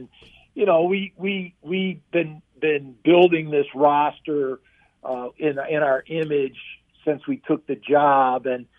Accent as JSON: {"language": "English", "region": "Wisconsin", "country": "United States", "said": "I'm from Wisconsin, so I got a lot of family back there."}